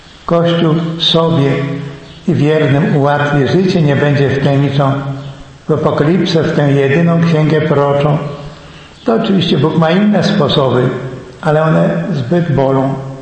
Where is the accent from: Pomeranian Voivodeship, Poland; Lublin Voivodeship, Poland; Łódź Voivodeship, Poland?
Lublin Voivodeship, Poland; pochodzę z Roztocza, z Lubelskiego kiedyś, teraz to jest za mój szczyzna. robiłem małą maturę w Tomaszowie Lubelskim